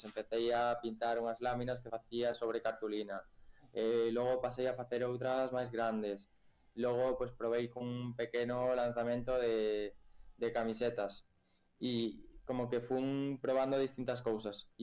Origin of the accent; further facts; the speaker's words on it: O Grove, Galicia, Spain; eu son do Grove e veño dun pobo no que, bueno, pois a cultura da arte está máis como a nivel local ou regional